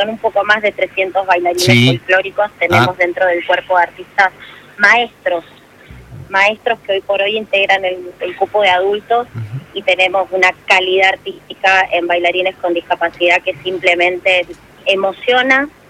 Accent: Mendoza, Argentina; Sí, como mendocina, como argentina.

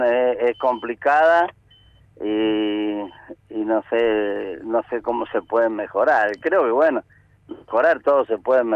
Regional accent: Argentina; yo creo que como argentino

